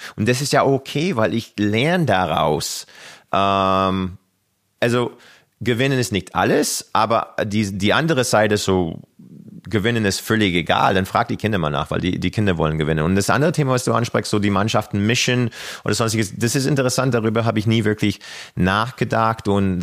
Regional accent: Kamloops, British Columbia, Canada; born or raised there

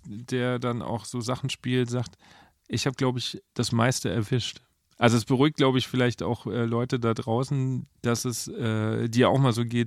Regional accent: Bavaria, Germany; Aber ich komme ja eher aus Franken.

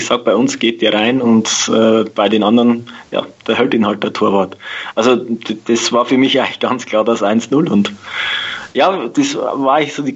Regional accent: Bavaria, Germany; accent: Upper Palatinate dialect; ich bin selber Oberpfälzer, unser Oberpfälzer Dialekt kann oft sehr anstrengend sein.

